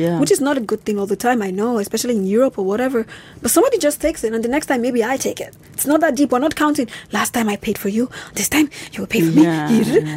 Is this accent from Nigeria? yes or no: yes; Nigeria; now in Germany; There's still a lot of things to learn as a Nigerian living in Germany